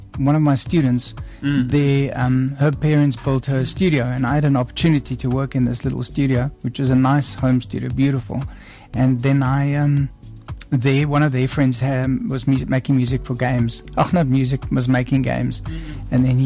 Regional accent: Johannesburg, Gauteng, South Africa; I was born in Cape Town, but then I lived in Joburg my whole life, and then when I was in the army, I came down to Cape Town.

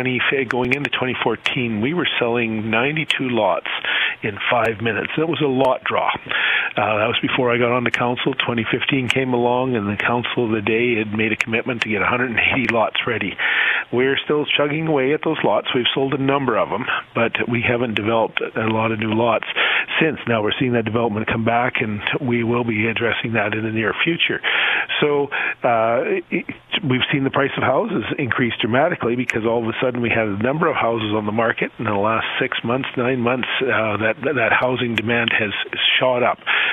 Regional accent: Saskatchewan, Canada; I'm a Saskatchewan stubble jumper from way back, born and raised in Saskatchewan. Traveled, still have an interest in a family farm in southeast Saskatchewan.

